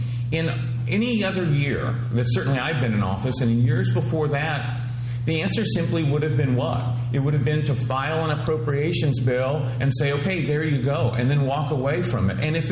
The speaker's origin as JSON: {"language": "English", "town": "Mattoon", "region": "Illinois", "country": "United States", "tie": "born or raised there", "said": "I was born and raised in Mattoon."}